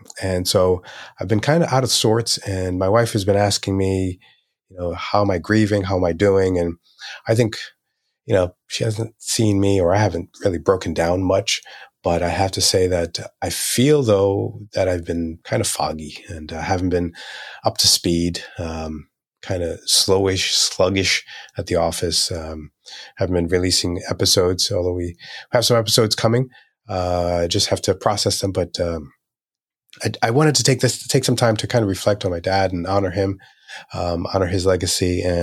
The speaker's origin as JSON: {"language": "English", "country": "Haiti", "tie": "born or raised there", "lives_now": "United States", "said": "He knew that he didn't want us staying in country as we grew up in Haiti, and knew that we were going to come back to the States."}